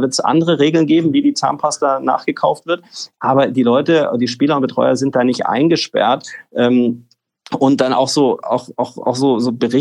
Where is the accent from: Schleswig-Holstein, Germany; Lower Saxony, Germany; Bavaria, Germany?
Bavaria, Germany; Munich; born there; now in Berlin, Germany; ich wohne inzwischen in Berlin. Ich bin gebürtiger Münchner.